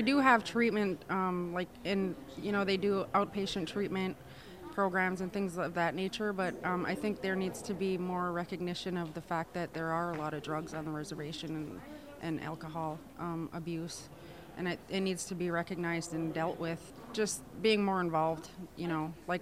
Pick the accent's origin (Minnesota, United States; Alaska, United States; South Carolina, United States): Alaska, United States; Boys Fort; I grew up in Boys Fort. But back then it was a lot more remote and we didn't really have a whole lot.